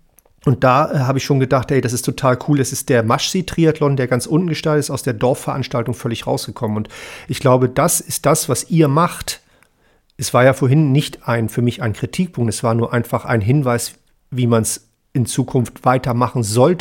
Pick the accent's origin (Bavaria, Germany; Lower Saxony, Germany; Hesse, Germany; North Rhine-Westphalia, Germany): Lower Saxony, Germany; Hanover; Ich komme aus Hannover ehemalig